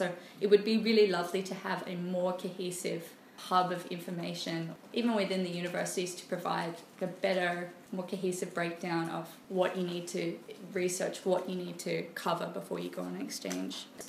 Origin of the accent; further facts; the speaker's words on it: Australia; I struggle and I'm Australian, so especially when compared to Japan.